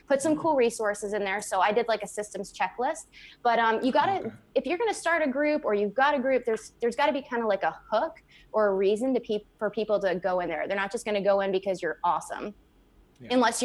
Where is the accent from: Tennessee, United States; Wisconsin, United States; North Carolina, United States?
North Carolina, United States; now in Florida, United States; Where I'm from North Carolina.